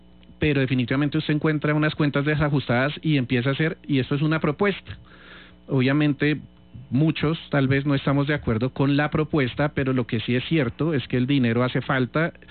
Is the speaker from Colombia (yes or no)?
yes; Colombia; Colombia no es más que el reflejo de lo que somos los colombianos